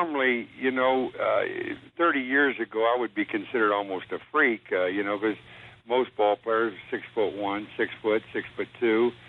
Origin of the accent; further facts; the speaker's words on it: Columbus, Ohio, United States; In Columbus, Ohio.